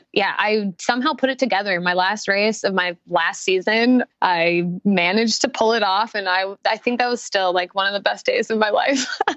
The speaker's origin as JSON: {"language": "English", "town": "Perham", "region": "Minnesota", "country": "United States", "tie": "born or raised there", "said": "I'm from Perham and I'm from Ottertail County. So that's pretty exciting. I grew up in a town of about 3,000 people population wise."}